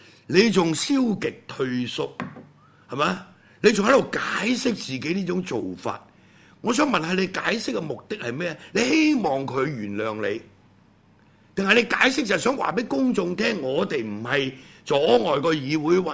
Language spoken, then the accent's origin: Cantonese; Hong Kong; 因為呢個政府係已經唔值得我哋香港人信任